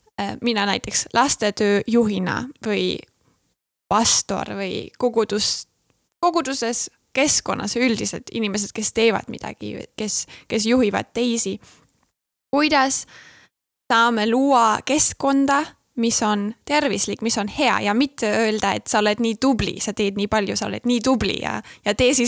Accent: Germany; Estonian is a second language; moved away as an adult; now in Estonia; kuna ma olen Saksamaalt perit ja ma tulin juba noore täiskasvanuna või selles elu eas, kus ma sain asjast natuke aru.

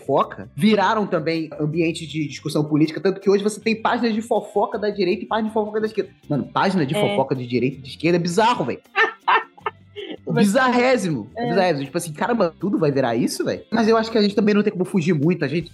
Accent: Rio de Janeiro, Brazil; Mano, sério, sou carioca

